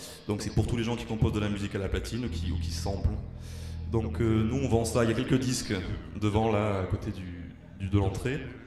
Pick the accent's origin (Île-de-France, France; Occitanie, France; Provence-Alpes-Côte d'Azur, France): Occitanie, France; Béziers; Donc nous, c'est … on vient de Béziers, petite ville proche de Montpellier. Biterrois, le Biterrois même